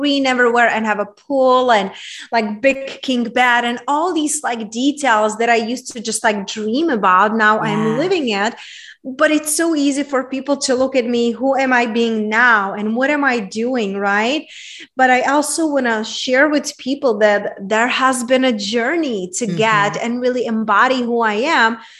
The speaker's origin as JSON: {"language": "English", "country": "Czechia", "second_language": "English", "said": "And Czech Republic."}